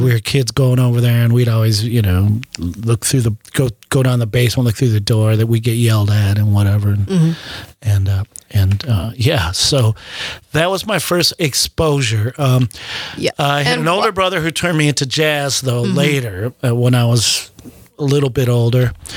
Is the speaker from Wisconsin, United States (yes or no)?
yes; Racine, Wisconsin, United States; Well, when I was a youth, like a kid growing up in Racine, Wisconsin